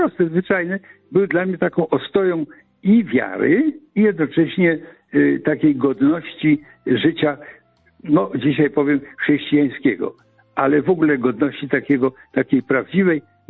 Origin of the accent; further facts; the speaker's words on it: Kalisz, Greater Poland Voivodeship, Poland; W Kaliszu na szczęście kościołów było dużo. Ja się wychowałem tak trochę w cieniu kolegiaty. Czasem byłem parafianinem kolegiaty, a czasem obecnej katedry kościoła z nazwaniem świętego Mikołaja.